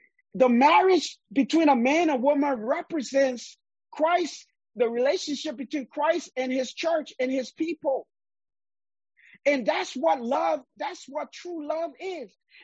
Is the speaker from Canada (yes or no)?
no; Liberia; now in United States; I was born and brought up in Liberia, in West Africa. I came to America due to a civil war that took place in my country